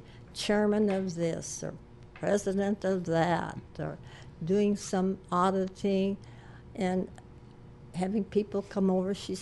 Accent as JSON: {"language": "English", "town": "Hancock", "region": "Michigan", "country": "United States", "said": "which reminds me, I came from Hancock, Michigan, and I married to somebody that's from Hancock, Iowa"}